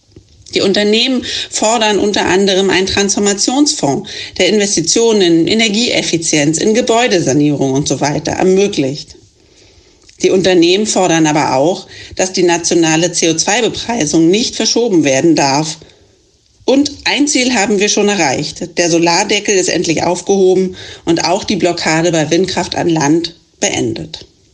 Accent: Berlin, Germany; ich bin Berlinerin, war das Herz für die Großstadt und schon auch der Zug zur Politik zu stark, als dass ich richtig weit draußen auf dem Land leben könnte. Aber jetzt lebe ich am Rand von Berlin

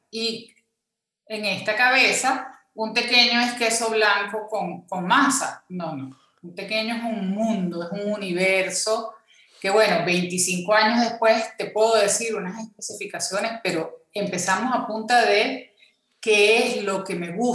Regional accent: Caracas, Capital District, Venezuela; also born or lived in Macagua; Yo soy caraqueña, sí. Nací en la clínica Racetti y viví en la zona de Provaleste toda mi infancia.

